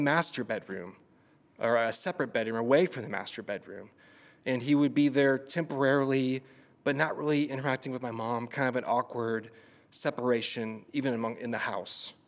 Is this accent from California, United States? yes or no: no; Arlington, Texas, United States; now in Oklahoma, United States; For those who don't know me, I am not a native Oklahoman. I'm from the great state of Texas. I grew up in Arlington, Texas, and lived there my whole life until the last 10 years.